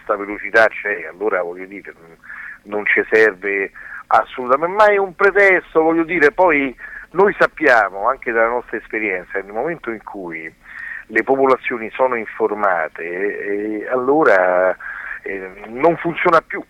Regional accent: Piedmont, Italy; Siamo tutti della Val di Susa

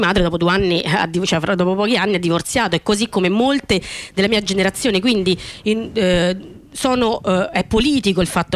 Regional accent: Rome, Lazio, Italy; Io vengo da Roma Nord, vengo dal Pasteur

